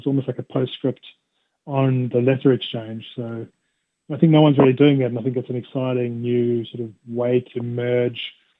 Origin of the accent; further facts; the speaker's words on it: South Africa; you know, I grew up in South Africa.